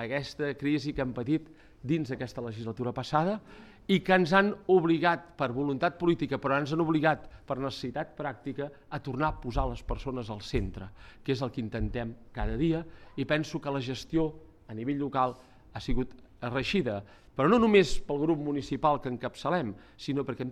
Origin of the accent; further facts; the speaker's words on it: Arbúcies, Catalonia, Spain; Perquè sortim d'Arbúcies, som d'Arbúcies, la nostra obediència és estrictament arbucianca.